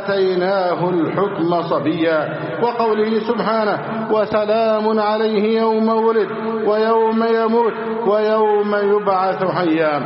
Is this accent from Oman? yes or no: no; Egypt; اللهم احفظ بلدنا مصر أمنا أمانا